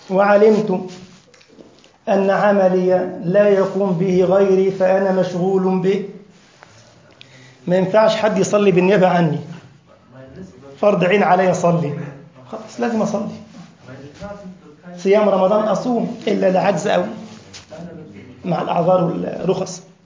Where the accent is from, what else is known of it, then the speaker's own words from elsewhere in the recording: Giza, Giza Governorate, Egypt; من أشهر المدرسين عندنا في الجيزة